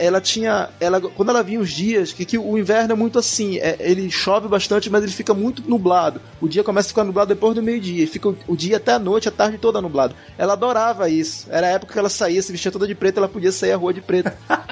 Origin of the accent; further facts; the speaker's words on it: Manaus, Amazonas, Brazil; Eu mais ainda, porque eu sou de Manaus, eu sou do norte do país.